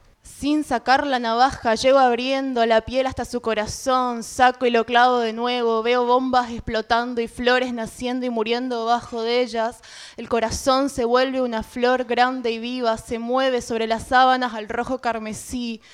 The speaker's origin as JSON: {"language": "Spanish", "region": "Corrientes", "country": "Argentina", "said": "soy de Corrientes, soy de un barrio de Corrientes, así que es como bastante loco estar acá"}